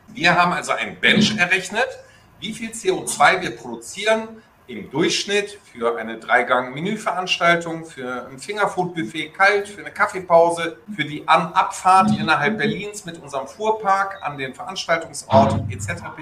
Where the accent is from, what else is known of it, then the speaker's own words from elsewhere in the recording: Netherlands; German is a second language; Ich bin ja Holländer, man hört es mir nur nicht mehr an.